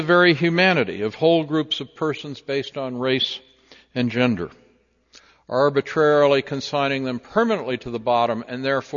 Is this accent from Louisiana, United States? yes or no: no; Longview, Washington, United States; I grew up in Longview, a small conservative town in Washington State, where my family owned a music and appliance store.